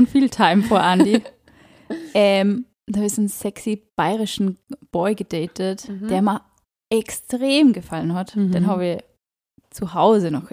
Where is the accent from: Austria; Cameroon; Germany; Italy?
Austria; Upper Austria; bei uns in Oberösterreich, da fließt ja der Inn durch, der große Fluss.